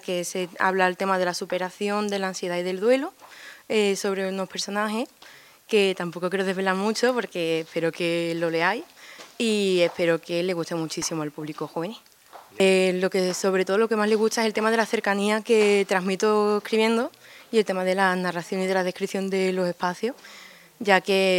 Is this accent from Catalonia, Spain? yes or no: no; San Roque, Andalusia, Spain; Y muy contenta de estrenarme aquí en San Roque, en mi pueblo.